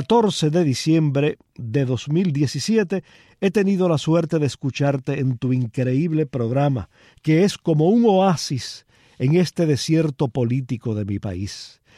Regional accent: Palma Soriano, Santiago de Cuba, Cuba; somos coterráneos, usted y yo, que yo viví toda mi infancia allí, en Palma, en la calle Maceo número 159

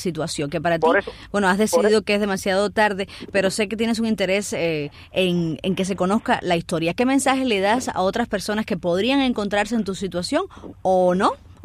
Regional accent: Cuba; no lo digo solamente como un miembro de la prensa, sino como cubana

